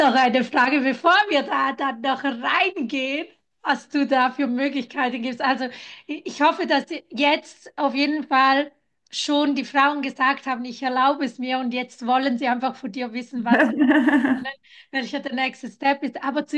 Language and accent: German; Italy; Ich bin ja Italienerin